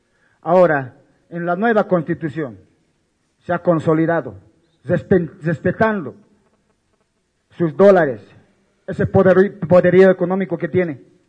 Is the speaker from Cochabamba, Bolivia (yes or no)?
no; Corocoro, La Paz, Bolivia; somos de La Paz, de la provincia de Pacajes, Corocoro, de la empresa hidrometalúrgica Corocoro.